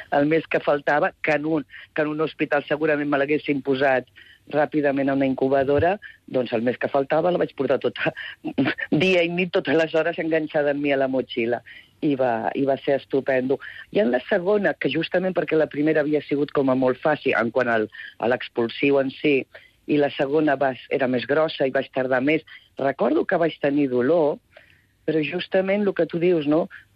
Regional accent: Barcelona, Catalonia, Spain; now in Palma, Spain; Ara mateix a Palma, soc de Barcelona.

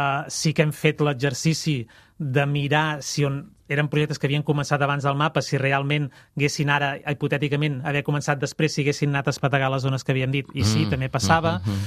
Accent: Artés, Catalonia, Spain; els horts del meu poble d'Artés, com surten aquí?

